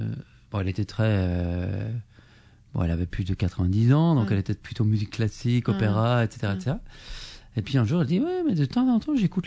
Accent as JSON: {"language": "French", "country": "Belgium", "said": "Ah, moi, je suis belge."}